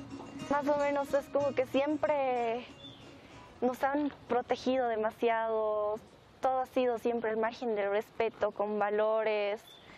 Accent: La Paz, Bolivia; Hemos tomado el camino del Islam, gracias a Dios. Yo soy boliviana, soy paceña, amo mi ciudad.

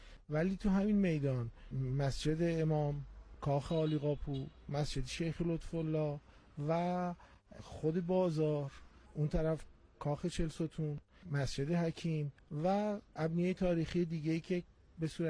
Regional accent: Isfahan, Iran; born there; accent: Isfahani; بله، ما متولد اصفهان هستیم.

